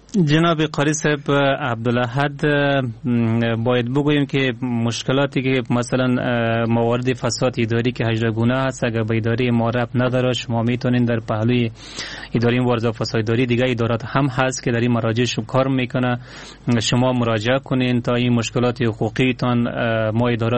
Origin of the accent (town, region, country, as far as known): Afghanistan; born or raised there